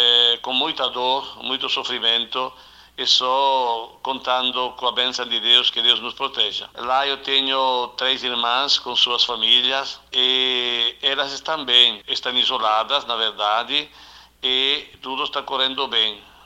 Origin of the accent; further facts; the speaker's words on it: Bergamo, Lombardy, Italy; relatar a situação da minha terra lá na Itália, principalmente no norte e na cidade de Bergamo, onde mora a minha família